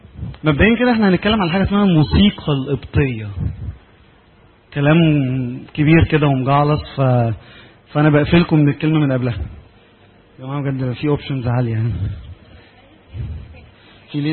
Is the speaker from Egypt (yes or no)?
yes; Egypt